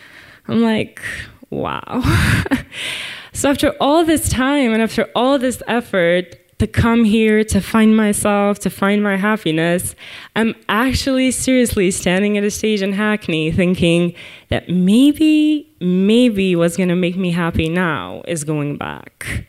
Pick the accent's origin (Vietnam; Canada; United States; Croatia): Croatia; I'm from Croatia. All universities are kind of crappy there.